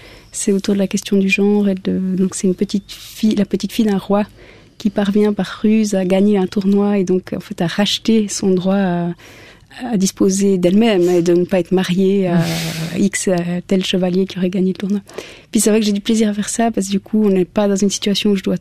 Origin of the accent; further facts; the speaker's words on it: Switzerland; ça place dans le monde en tant que suisse.